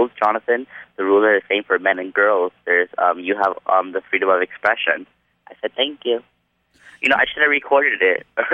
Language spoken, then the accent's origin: English; United States; And as an American, I mean, I say in every interview, I have freedom of expression.